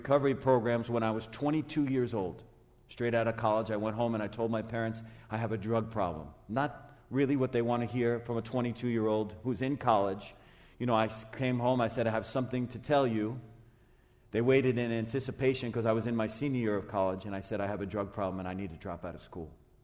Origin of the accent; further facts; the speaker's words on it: Long Island, New York, United States; So I grew up in Long Island, New York. I grew up to a wonderful Christian family, to incredible parents, to loving grandparents.